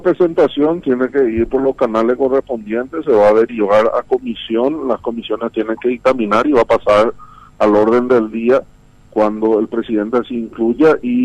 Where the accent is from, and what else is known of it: Paraguay